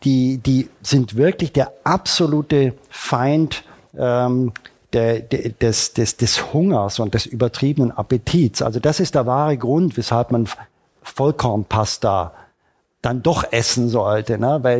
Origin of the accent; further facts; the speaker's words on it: Baden-Württemberg, Germany; ich komme aus Oberschwaben